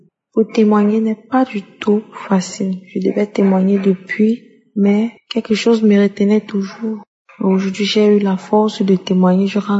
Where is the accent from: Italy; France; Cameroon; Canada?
Cameroon; Je suis une Camerounaise.